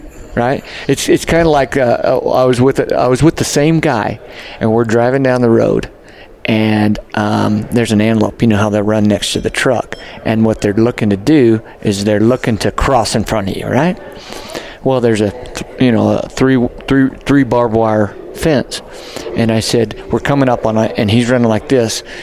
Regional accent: New Mexico, United States; I mean, for me, growing up in New Mexico, I guided mule deer hunters, elk hunters, stuff like that since I was young.

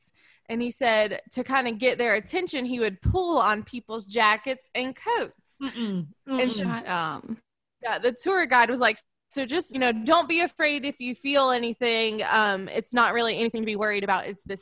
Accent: South Carolina, United States; Most likely I will butcher many a name throughout this story because I'm from South Carolina

